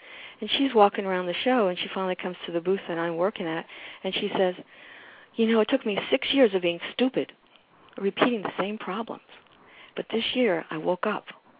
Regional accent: Manhattan, New York, United States; Growing up in Manhattan, I wasn't allowed to go on the grass

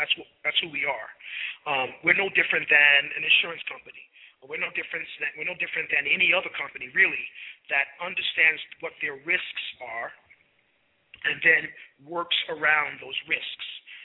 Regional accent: New York, United States; I grew up in New York, right around Mosque Number 7, and I kept a keen eye on what brothers in the nation are doing

